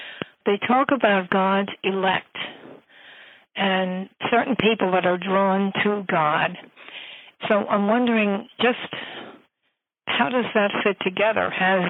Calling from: Media, Pennsylvania, United States; I'm from Media, Pennsylvania.

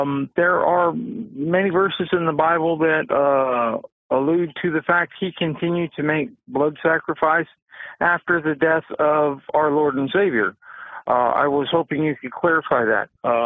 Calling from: Visalia, California, United States; I'm calling from Visalia, California.

